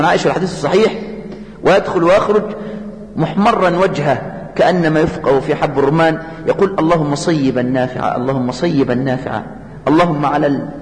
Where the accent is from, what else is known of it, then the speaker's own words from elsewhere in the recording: Asyut Governorate, Egypt; born there; هذه القرية في مركز البداري، وهي بلدتي التي ولدت فيها، وأعرف القرية جيدا. هذه القرية لا عمل لأهلها غير السرقة، فلا أرض لهم يزرعونها ولا صناعة لهم يقومون عليها.